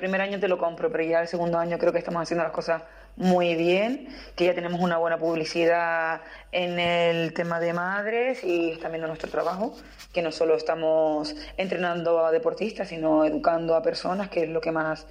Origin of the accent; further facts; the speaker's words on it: Canary Islands, Spain; Todos decimos que somos canarios, muy isleños, pero ahora mismo la isla a mí se me hace pequeña.